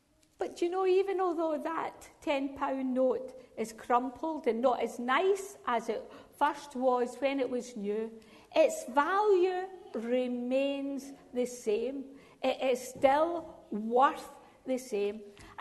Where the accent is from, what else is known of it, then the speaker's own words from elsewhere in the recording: Scotland, United Kingdom; accent: Scottish; Now, when I grew up in Scotland, I didn't realise I had an accent. I thought everyone spoke the same.